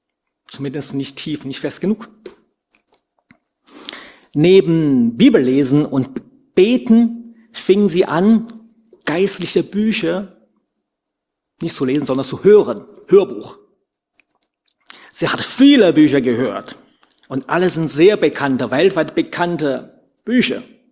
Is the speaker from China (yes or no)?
yes; China; German is a second language; Mir war unbewusst, weil das war mein Dialekt. Das ist alles, alle Leute in meiner Umgebung damals, als in China war, sprechen so.